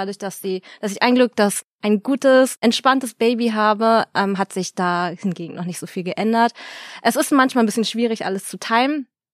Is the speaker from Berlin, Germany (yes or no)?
yes; Berlin, Germany; now in Cologne, Germany; ich bin gebürtige Berlinerin